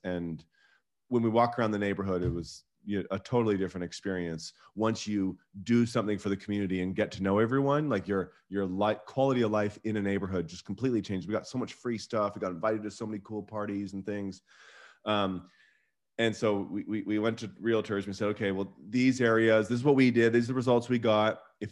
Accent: Vancouver, British Columbia, Canada; And then I'm from Vancouver.

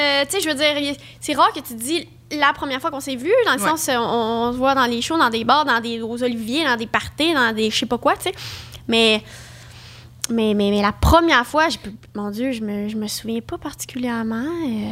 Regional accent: Ontario, Canada; Puis en plus, moi, je viens de l'Ontario. Alors, on m'a jamais entendu parler comme ça, comme je te parle là, même si je sais que je suis ancienne, j'ai quand même un accent, puis j'utilise quand même un vocabulaire des fois plus anglo

